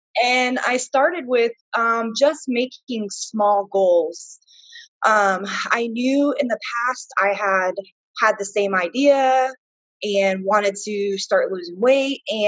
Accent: Lakeland, Florida, United States; I'm from the Lakeland area. I'm a personal trainer.

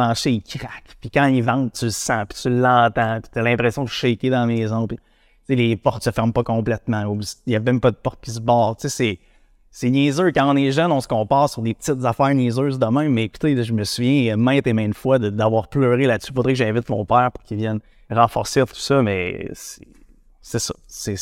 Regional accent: Percé, Quebec, Canada; Donc, j'ai grandi à Percé, en Gaspésie, un beau village. Écoutez, un majestueux village au bord de l'océan, dans le fond de la Gaspésie.

